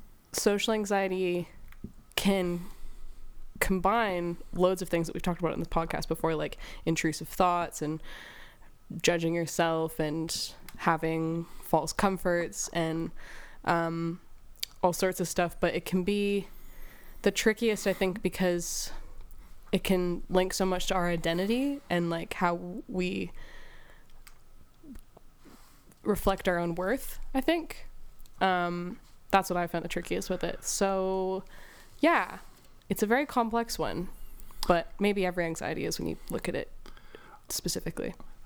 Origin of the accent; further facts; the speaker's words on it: Canada; accent: Canadian; because I'm here with my Canadian accent.